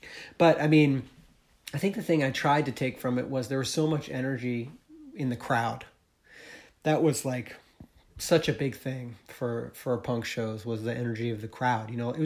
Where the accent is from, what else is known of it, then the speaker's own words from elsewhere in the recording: New England, United States; growing up in New England, like there wasn't much of a punk scene where I lived.